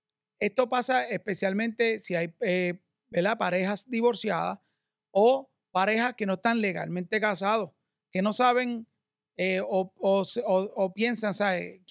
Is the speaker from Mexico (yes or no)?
no; United States; now in Puerto Rico; En el caso mío, que yo vengo de Estados Unidos, me mudo a Puerto Rico